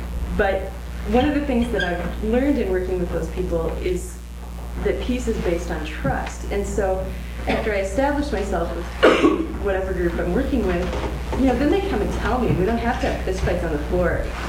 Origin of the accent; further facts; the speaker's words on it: Midwest, United States; I grew up in the Midwest near a lake